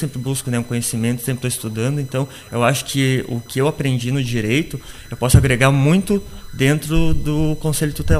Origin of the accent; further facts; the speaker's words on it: Iraí, Rio Grande do Sul, Brazil; tenho 31 anos, sou natural aqui de Iraí mesmo, né? Ali do bairro Engarrafamento, que agora é o bairro Vila Nova.